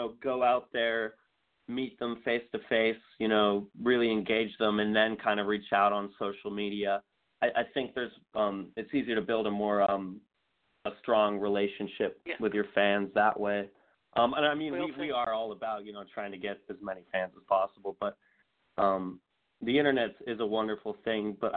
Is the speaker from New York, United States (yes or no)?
no; Erie, Pennsylvania, United States; now in Pittsburgh, United States; And then I graduated about a year and a half ago, and then I moved straight to Pittsburgh. I'm initially from Erie